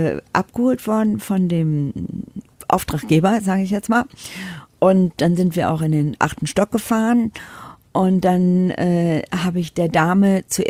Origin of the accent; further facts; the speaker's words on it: Düsseldorf, North Rhine-Westphalia, Germany; Ich bin aus Düsseldorf. arabischer Abstammung, und ich spreche natürlich Deutsch.